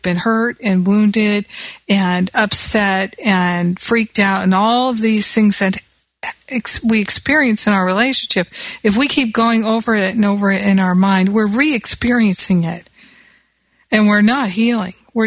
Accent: United States; now in France; They say France, but I still say France because I'm American.

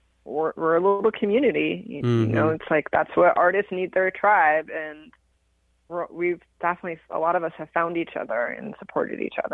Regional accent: France; I grew up I was born in France, and this like tradition of existentialist philosophies and also religion. And I grew up in a really Catholic family.

